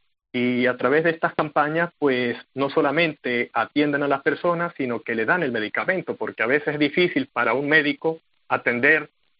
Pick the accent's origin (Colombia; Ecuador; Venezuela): Venezuela; now in Spain; es una preocupación para nosotros como venezolanos en España